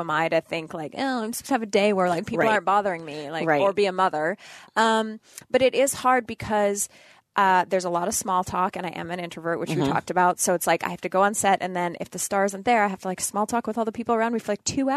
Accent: Northern Canada, Canada; Because I grew up in Northern Canada

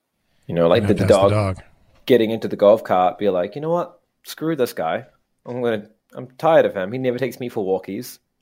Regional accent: Wellington, New Zealand; You may remember that my hometown Wellington has Mittens the cat.

